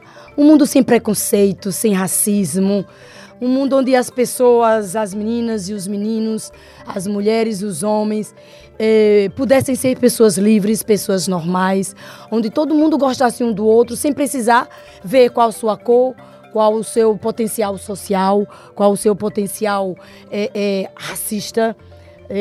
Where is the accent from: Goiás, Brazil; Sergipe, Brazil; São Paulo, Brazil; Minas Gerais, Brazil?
Sergipe, Brazil; Aracaju; now in Guinea-Bissau; eu tenho 56 anos, sou brasileira do Nordeste, Aracaju, Sergipe. Estou aqui na Missão Católica de Contubuel